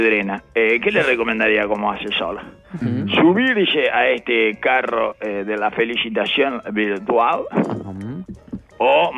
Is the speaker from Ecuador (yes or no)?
no; Uruguay; no me siento ni más uruguayo ni mejor uruguayo por eso.